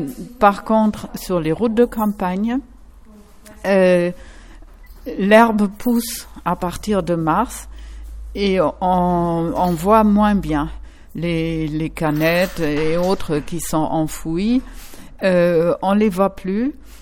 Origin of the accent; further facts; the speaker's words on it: Germany; now in France; Bon, je suis allemande d'origine.